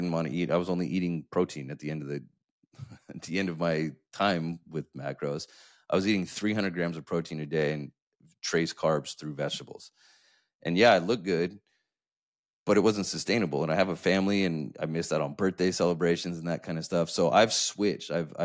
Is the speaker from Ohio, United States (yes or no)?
no; San Diego, California, United States; I come from San Diego. So it's a kind of a normal thing there.